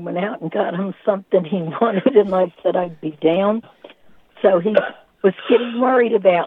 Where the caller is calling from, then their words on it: Middletown, Delaware, United States; I'm in Middletown, Delaware.